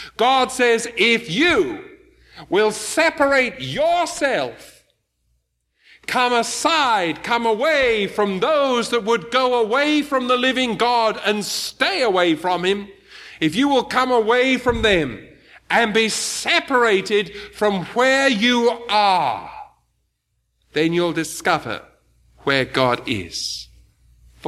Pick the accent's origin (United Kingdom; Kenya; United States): United Kingdom; Birmingham, West Midlands; But I'm very glad. I come from Birmingham. You see, that's how they talk in that funny part of the world.